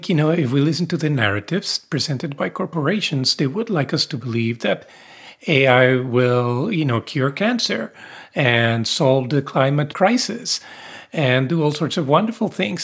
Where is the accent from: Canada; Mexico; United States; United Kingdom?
Mexico; But as I'm sure Regine from the Philippines or myself from Mexico understand very well, the legacy of colonialism is not over.